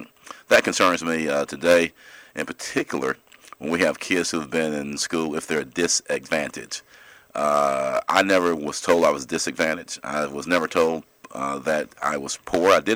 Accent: Inman, South Carolina, United States; My accomplishments, first of all, I was born and raised in Inman, South Carolina, from the upstate.

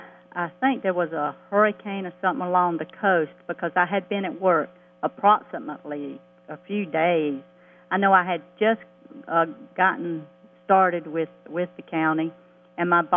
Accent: Dillon, South Carolina, United States; I'm originally from Dillon, around the PD area.

